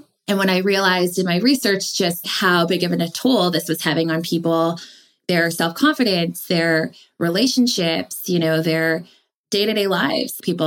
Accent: Toronto, Ontario, Canada; I'm from Toronto. I'm from Canada.

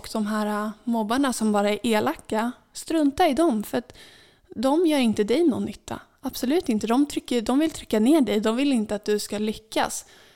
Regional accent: Saltsjöbaden, Stockholm County, Sweden; En sak som jag minns i min uppväxt här i Saltsjöbaden, det var när jag var lite yngre och spelade i Saltsjöbaden basket

